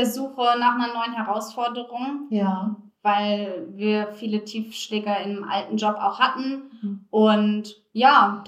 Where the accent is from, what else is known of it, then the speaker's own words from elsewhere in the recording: Goch, North Rhine-Westphalia, Germany; Ich komme aus Goch.